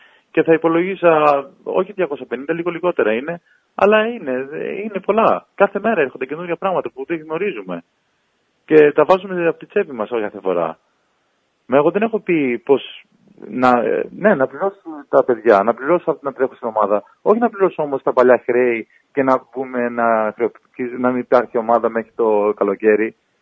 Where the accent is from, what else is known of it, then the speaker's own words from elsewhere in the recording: Sweden; Είμαι από Σουηδία, είμαι 35 χρόνια εκεί.